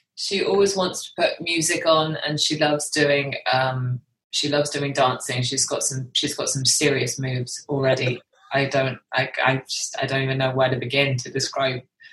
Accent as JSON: {"language": "English", "country": "United Kingdom", "accent": "British", "said": "I think because of my accent, because I'm the anomaly in my family. I'm the one with the British accent."}